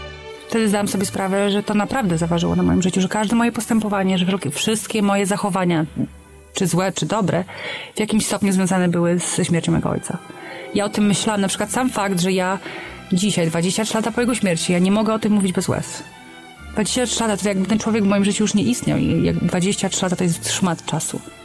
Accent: Podlaskie Voivodeship, Poland; mimo że daleko od Białowieży jestem. Pewnie za 30-40 kilometrów, ale to było ważne, że to moje strony. Dorastałam sobie na wsi.

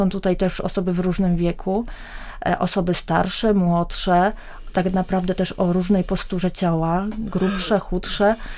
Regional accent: Wrocław, Lower Silesian Voivodeship, Poland; ja przyjechałam z Wrocławia.

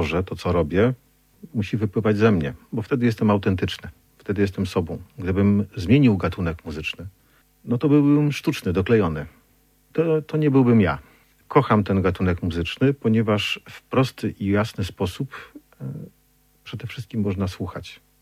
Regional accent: Otwock, Masovian Voivodeship, Poland; dzień później grali w Otwocku, w mojej rodzinnej miejscowości.

